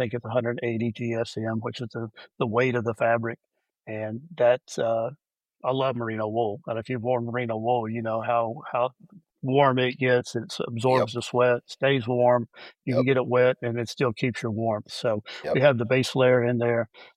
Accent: Kentucky, United States; now in Florida, United States; You know, I grew up in Kentucky. I live in Florida now.

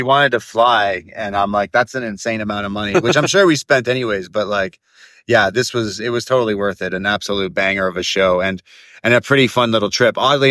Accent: Canada; hey, we're from Canada. This is a rental.

